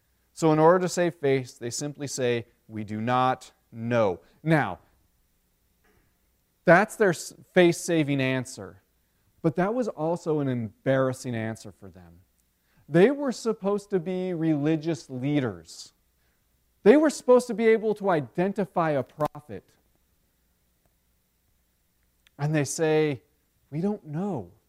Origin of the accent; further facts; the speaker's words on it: Denver, Colorado, United States; I remember when I grew up in Denver, I was a Broncos fan.